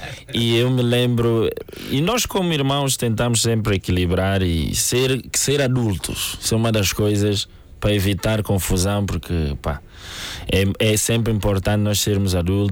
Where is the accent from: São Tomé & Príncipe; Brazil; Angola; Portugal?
São Tomé & Príncipe; moved away; Exatamente, fomos para saímos de São Tomé.